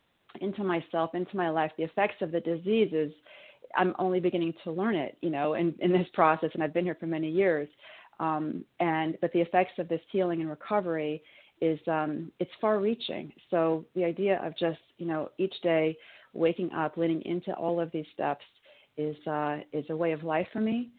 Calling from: New York, United States; I'm calling from New York.

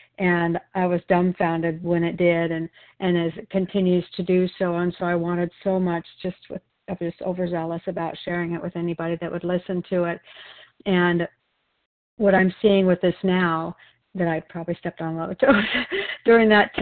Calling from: Wilsonville, Oregon, United States

